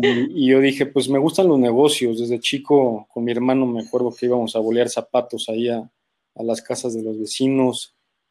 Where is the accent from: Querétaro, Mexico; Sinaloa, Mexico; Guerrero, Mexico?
Querétaro, Mexico; also born or lived in Mexico City; Nací en la Ciudad de México y recién nací, después de unos meses, llegué a la ciudad de Querétaro con mis papás.